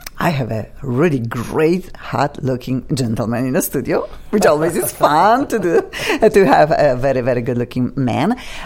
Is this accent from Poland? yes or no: yes; Poland; English is a second language; everybody knows that … has funky accent. I'm originally from Poland